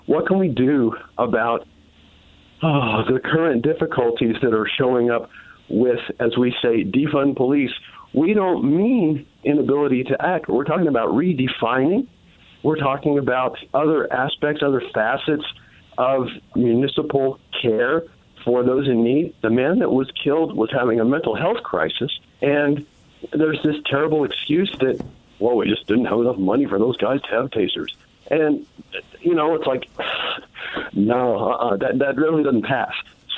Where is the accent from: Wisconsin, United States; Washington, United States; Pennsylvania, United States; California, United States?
Pennsylvania, United States; Philadelphia; now in Indianapolis, United States; I'm formerly from Philly and formerly of West Philly